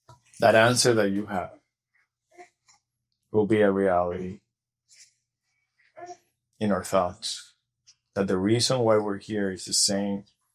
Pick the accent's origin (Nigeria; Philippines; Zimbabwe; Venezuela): Venezuela; now in Denver, United States; I come from Denver. I'm from Venezuela, but I come from Denver with my wife.